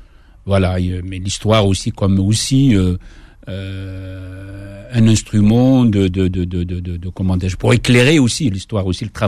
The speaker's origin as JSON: {"language": "French", "region": "Kabylie", "country": "Algeria", "tie": "born or raised there", "said": "je suis reparti sur les lieux de mon enfance d'ailleurs, donc à Ifli, Saint-Exirte, Kabylie-Maritime, sur les lieux de l'enfance, les lieux de la guerre, puisque moi je suis un enfant de la guerre, j'avais 11 ans à l'indépendance."}